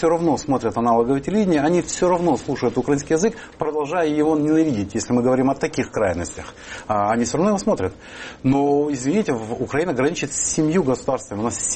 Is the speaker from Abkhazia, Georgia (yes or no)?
yes; Sukhumi, Abkhazia, Georgia; прошу помнить, что я грузин по рождению, и этот язык никогда не был для меня с рождения впитан с молоком матери, скажем так. Я многокультурный человек, поскольку это Сухуми и Абхазия, там очень много, и общим языком как раз был русский.